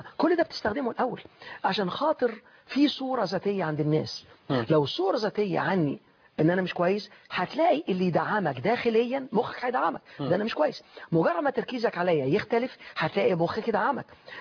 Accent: Egypt; احنا كلنا مصريين

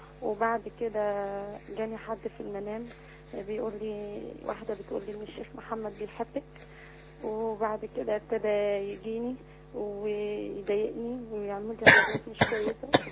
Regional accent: Asyut, Asyut Governorate, Egypt; وانا من اسيوط

